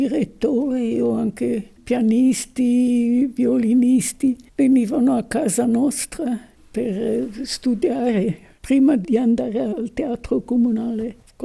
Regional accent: Florence, Tuscany, Italy; moved away as an adult; Noi siamo in fondo 2 svizzeri nati e cresciuti in Italia. Anche mio papà è già nato a Firenze.

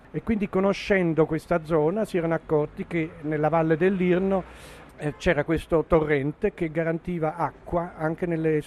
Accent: Naples, Campania, Italy; born there; sono nato a Napoli da famiglia svizzera. I … sono emigrati nel Regno delle Due Sicilie nel 1829, fondarono le industrie tessili qua nel meridione. E io sono la quinta generazione

